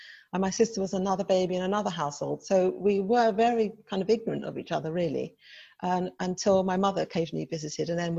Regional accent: London, United Kingdom; born there; I was born in Hackney, London, Hackney Hospital.

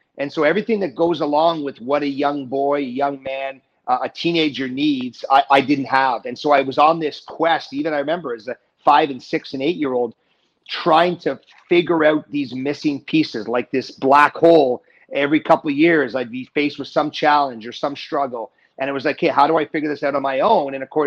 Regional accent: Montreal, Quebec, Canada; So I grew up in Montreal.

